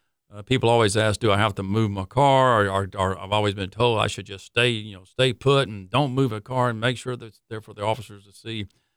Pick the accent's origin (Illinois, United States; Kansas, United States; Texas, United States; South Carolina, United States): South Carolina, United States; Charleston; very blessed doing it in a beautiful place like Charleston, my hometown, you know, North Charleston High School graduate.